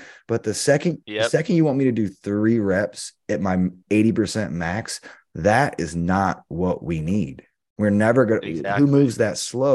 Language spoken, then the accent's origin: English; the Carolinas, United States; My dad was English, so he moved over here when he was 13, played at Carolina. We grew up in the Carolinas.